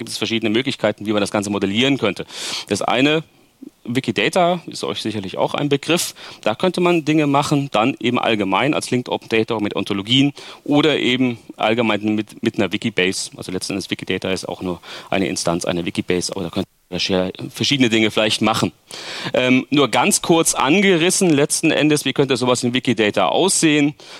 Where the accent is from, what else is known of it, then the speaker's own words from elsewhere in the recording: Mainz, Rhineland-Palatinate, Germany; Und ich komme aus Mainz